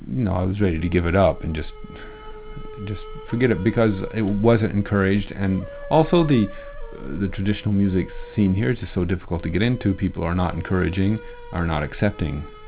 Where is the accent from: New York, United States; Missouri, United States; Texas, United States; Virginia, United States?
Texas, United States; now in Tokyo, Japan; So a lot of people ask me, when they realize I'm from Texas, they ask me, well, don't you miss the space, or don't you abhor the crowding in Tokyo?